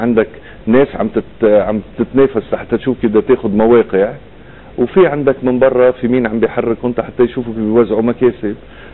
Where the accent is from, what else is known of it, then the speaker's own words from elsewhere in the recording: Lebanon; ما زلت لليوم انا كمواطن لبناني